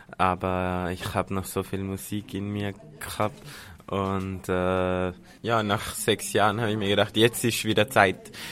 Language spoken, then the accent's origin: German; Tyrol, Austria; auch meine Heimat Tirol